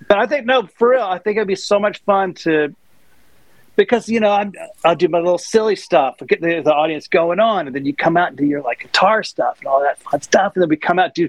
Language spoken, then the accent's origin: English; North Carolina, United States; Well, you know, in the South, like I'm from the South